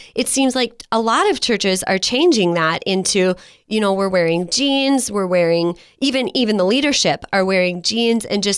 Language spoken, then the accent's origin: English; Midwest, United States; but I know growing up in the Midwest, church was something that everybody does.